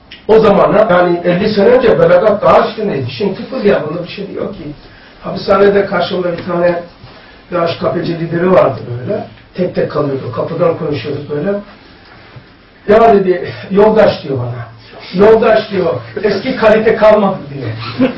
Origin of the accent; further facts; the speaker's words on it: Black Sea Region, Turkey; Ben Karadenizliyim.